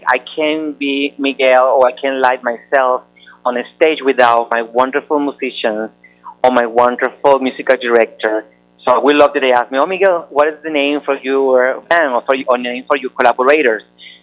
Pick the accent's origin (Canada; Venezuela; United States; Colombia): Venezuela; English is a second language; Listen, I grew up in Venezuela, and all my neighbors, they were all kids